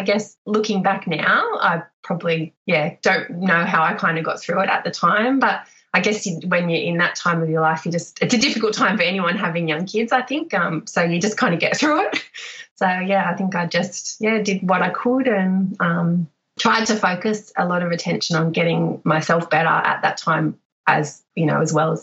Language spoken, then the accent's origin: English; Newcastle, New South Wales, Australia; from Newcastle, I can do this.